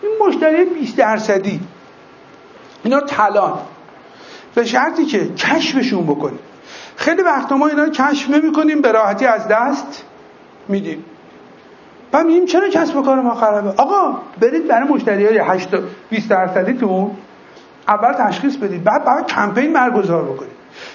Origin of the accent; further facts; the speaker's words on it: Iran; also born or lived in Tabriz / Hamadan; من در بین فرهنگ تبریز و همدان تربیت شدم. شما فکر کنید چی میشه؟ یه کسی که بین تبریز و همدان فرهنگ ذهنیش خانوادگی شکل گرفته باشه،